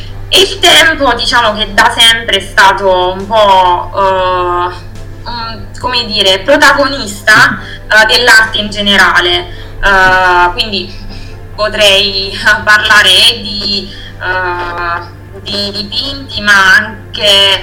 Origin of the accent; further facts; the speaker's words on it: Santa Croce di Magliano, Molise, Italy; vengo da Santa Croce di Magliano, un piccolo paesino del Molise.